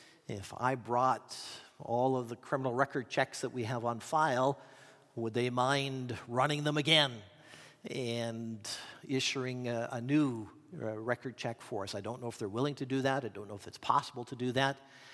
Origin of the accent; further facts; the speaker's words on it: Regina, Saskatchewan, Canada; also born or lived in Moose Jaw; I was born in Moose Jaw, but I grew up in Regina, and I've pastored churches in Regina, in Moose Jaw and Regina